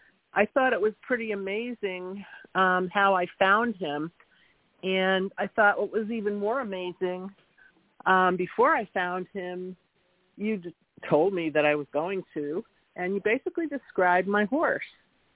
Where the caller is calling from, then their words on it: Norwood, New York, United States; I'm calling from Norwood, New York.